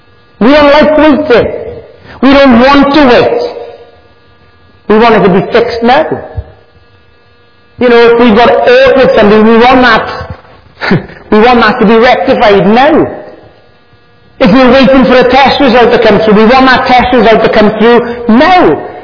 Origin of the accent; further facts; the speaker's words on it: United Kingdom; I don't know, but I'm British, that's what we do, we queue.